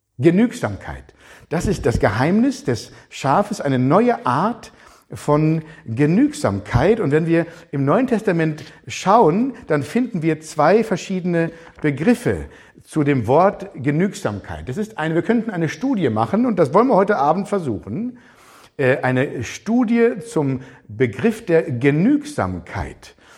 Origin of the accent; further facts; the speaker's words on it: Baden-Württemberg, Germany; Das tut man ja als Schwabe überhaupt nicht.